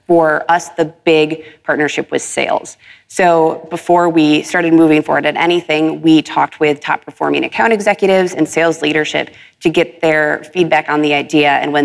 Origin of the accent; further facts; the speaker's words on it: Chicago, Illinois, United States; The Cubs won the World Series, which was kind of a big deal in my hometown of Chicago.